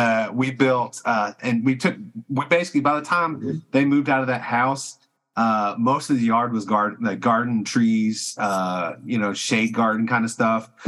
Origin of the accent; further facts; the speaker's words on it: Tennessee, United States; You know, I'm from Tennessee. You know, my parents hiked. And I was in Boy Scouts or Cub Scouts, and we camped.